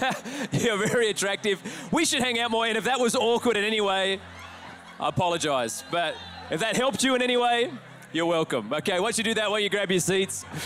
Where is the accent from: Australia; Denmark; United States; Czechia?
Australia; accent: Australian; And I've been told already that my accent has got thicker back to Australian.